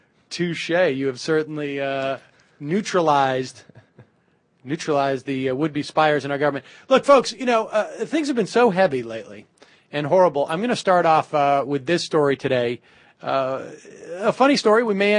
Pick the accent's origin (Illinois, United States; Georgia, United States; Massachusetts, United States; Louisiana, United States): Massachusetts, United States; I don't have such a twisted accent because I come from Massachusetts